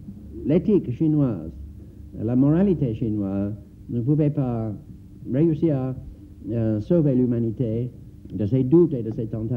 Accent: England, United Kingdom; French is a second language; Nous avons chez nous en Angleterre l'expression biological engineering, la technologie biologique.

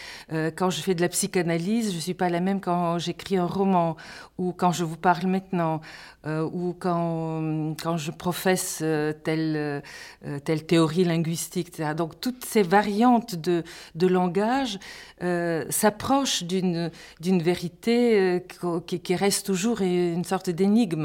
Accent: Sofia, Sofia City, Bulgaria; also born or lived in Sliven; mes parents sont arrivés très tôt à Sofia, donc j'ai grandi à Sofia.

